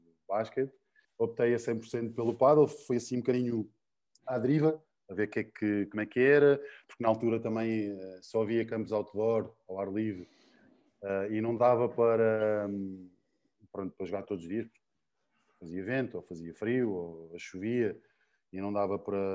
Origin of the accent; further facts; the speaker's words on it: Figueira da Foz, Coimbra, Portugal; Eu sou da Figueira, natural da Figueira da Foz.